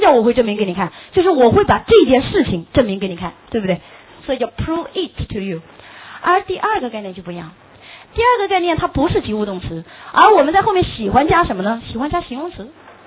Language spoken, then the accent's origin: Chinese; Hong Kong; 只有我们香港人还在傻兮兮的还在喊 mummy